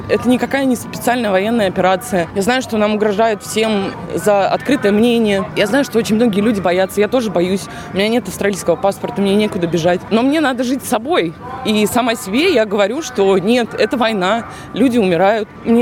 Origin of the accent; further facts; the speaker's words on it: Moscow, Russia; moved away as an adult; now in Sydney, Australia; Мне 36 лет, я из Москвы. Живу в Сиднее около 3 лет.